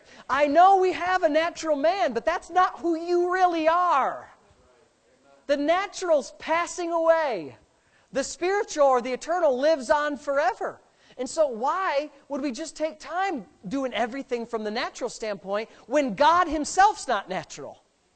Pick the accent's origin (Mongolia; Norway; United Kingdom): United Kingdom; England; They joke about me being English.